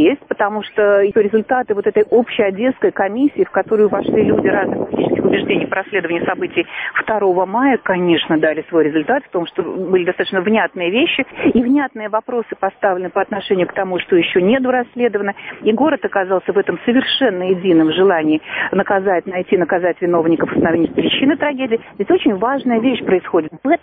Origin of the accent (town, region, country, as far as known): Moscow, Russia; accent: Moscow